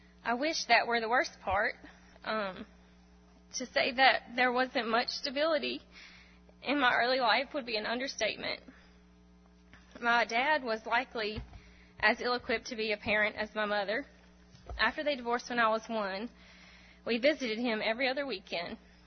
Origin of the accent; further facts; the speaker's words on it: West Point, Mississippi, United States; born there; I was born in 1984 in West Point, Mississippi, and I was named for both of my grandmothers.